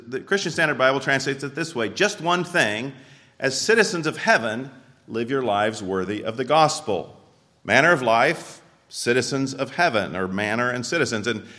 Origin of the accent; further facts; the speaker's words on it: Indianapolis, Indiana, United States; I grew up in Indianapolis, the city of Indians.